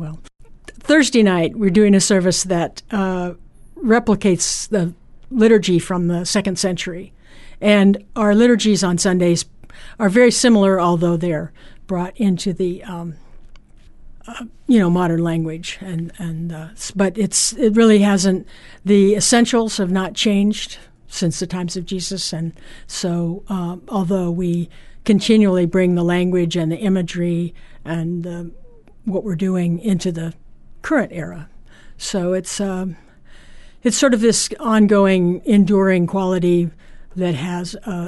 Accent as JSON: {"language": "English", "town": "Portland", "region": "Oregon", "country": "United States", "tie": "born or raised there", "said": "I grew up in Portland, and my grandparents lived in Seaside, and many of my relatives fished the Columbia, and so it's really home."}